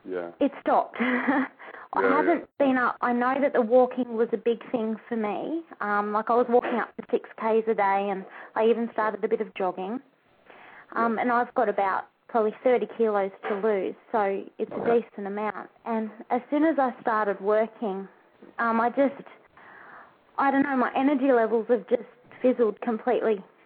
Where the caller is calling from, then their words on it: Newcastle, New South Wales, Australia; I'm calling from Newcastle.